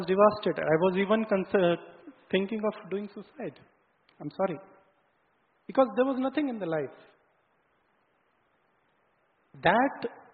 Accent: Chandigarh, India; So when I came back to Chandigarh, I'm from Chandigarh, I was sitting on my terrace

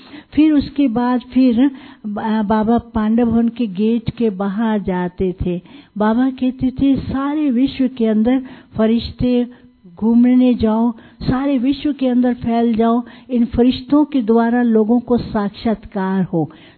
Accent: Karnal, Haryana, India; तो मैं भी करनाल से हूँ, हम भी उनके साथ के हैं। जब मैं वहाँ पैदा हुई तो पुष्पा दीदी वहाँ थी

